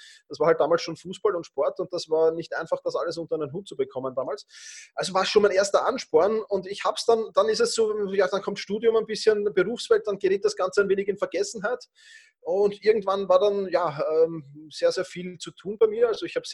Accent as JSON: {"language": "German", "region": "Vienna", "country": "Austria", "said": "wie man es schon hört vermutlich. Ich komme aus Wien"}